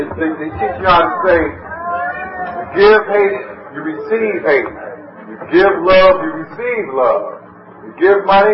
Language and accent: English; Oakland, California, United States; We're from Oakland, California. Oakland, we had big, huge, gigantic naturals.